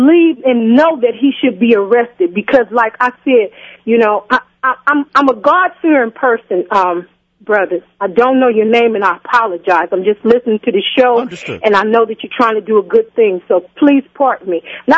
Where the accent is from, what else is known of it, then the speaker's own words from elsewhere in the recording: Oakland, California, United States; also born or lived in Arizona; I'm from the Bay Area, California, Oakland, and I had moved to Arizona for 2 years